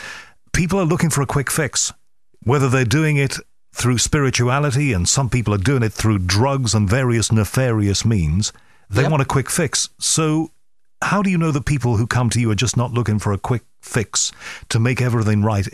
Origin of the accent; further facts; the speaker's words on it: Liverpool, North West England, United Kingdom; I was brought up in Liverpool, just an ordinary kid.